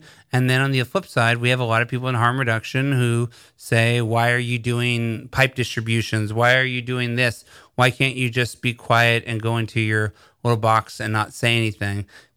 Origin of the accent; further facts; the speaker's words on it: United States; And as American, I'm very ashamed of that.